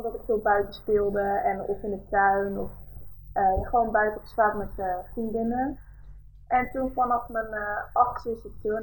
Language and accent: Dutch; Overijssel, Netherlands; Ik ben eigenlijk opgegroeid in een heel klein dorpje in de buurt van Deventer. Weensp heet het.